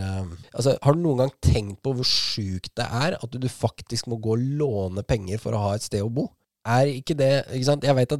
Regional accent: Askim, Østfold, Norway; Så jeg hadde jo på en måte lyst til å gjøre først Aschim og så Indre Østfold, at det beste Indre Østfoldet det kunne være.

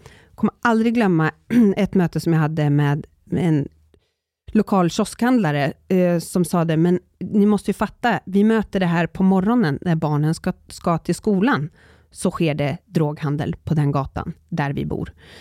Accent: Uppsala, Uppsala County, Sweden; jag är uppvuxen i hyresrätt i Uppsala

